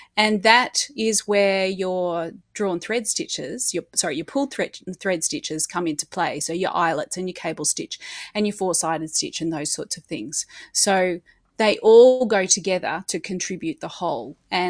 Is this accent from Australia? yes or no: yes; New South Wales, Australia; I have been teaching in the past in my hometown here, which is just a tiny little rural town in New South Wales.